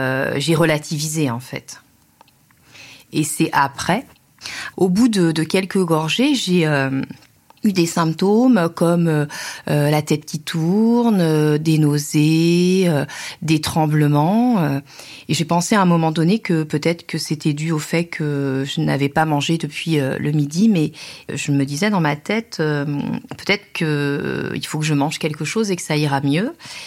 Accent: Guérande, Pays de la Loire, France; born there; Je suis née à Guérande, donc je suis élue dans la circonscription où je suis née. Donc Guérande, c'est à 5 km de la Baule.

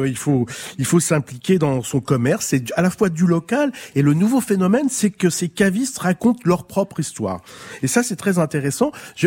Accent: Coulommiers, Île-de-France, France; Je suis natif de Coulommiers en Seine-et-Marne.

